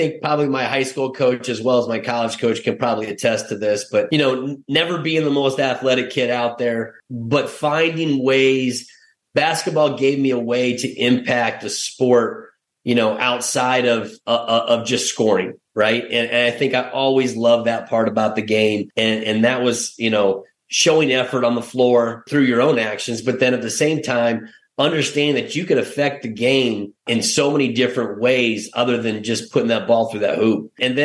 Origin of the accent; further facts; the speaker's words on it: Kansas City, United States; also born or lived in Iowa; So I grew up, I'm a Midwest boy. I grew up in Kansas City. I was born in Iowa. So I, you know, kind of actually on a farm, to be honest with you.